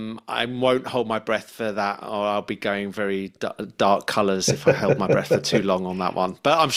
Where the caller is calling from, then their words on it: London, United Kingdom; Hi, yes, I'm joining you from South London today.